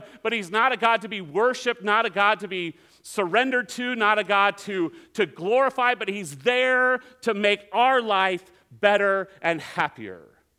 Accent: Alameda, California, United States; I grew up in Alameda. I grew up in a house

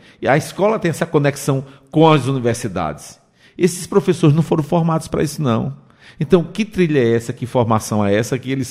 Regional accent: Timbaúba, Pernambuco, Brazil; eu sou de Timbaúba, da cidade de Timbaúba

